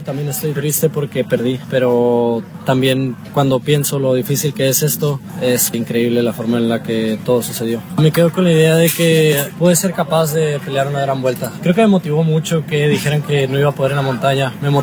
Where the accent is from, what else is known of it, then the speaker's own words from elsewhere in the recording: Mexico; para mostrar ese empuje y esas ganas que tenemos como mexicanos.